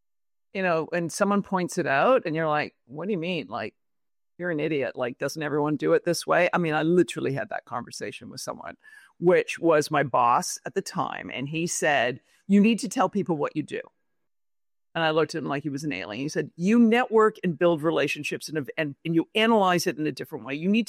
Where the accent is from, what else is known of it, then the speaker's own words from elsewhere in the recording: New York, United States; or just me being New Yorker telling her, I think it's all a bunch of crap.